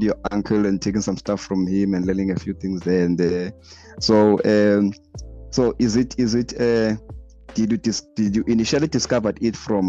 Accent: South Africa; English is a second language; I am from South Africa.

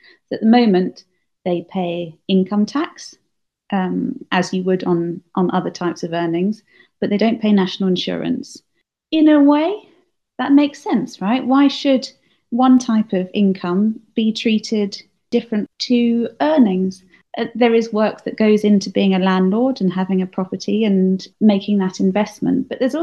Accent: United Kingdom; and there are always things to grumble about here, and maybe that's sort of part of what we like about being British.

